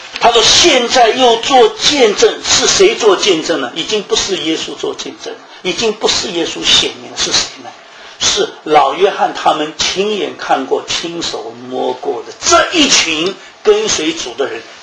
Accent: China; 这个我们中国人说啊，这个香烟传到我这一代都断了，是一个很大的羞耻

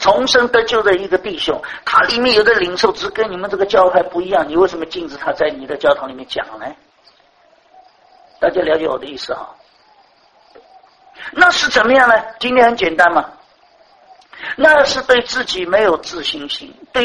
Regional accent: China; 我们是中国人

